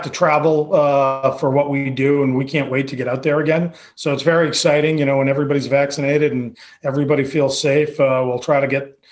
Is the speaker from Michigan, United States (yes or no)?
no; Cape Cod, Massachusetts, United States; Now, growing up on Cape Cod, I'd always heard about the story